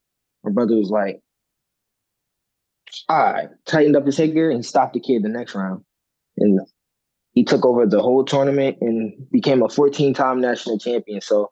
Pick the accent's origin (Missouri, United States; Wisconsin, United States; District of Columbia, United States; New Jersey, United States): New Jersey, United States; Yes, I know I'm from Jersey. Yes, I know, like, okay … You know what I mean?